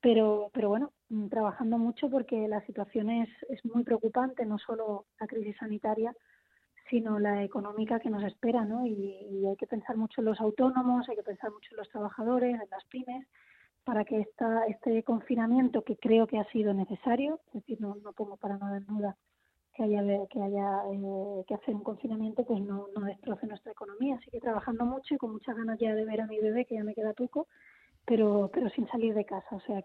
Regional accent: Spain; como muchos españoles. Aquí me ha pillado, digamos, el confinamiento en Madrid

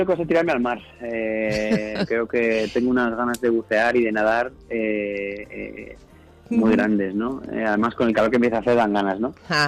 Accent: Albacete, Castilla-La Mancha, Spain; born there; now in Madrid, Spain; En Madrid, que es donde vivo, donde resido. La verdad que Albacete es una ciudad donde nací, pero hace muchos años que no vivo ahí, desde los 18 años, que me fui a estudiar fuera

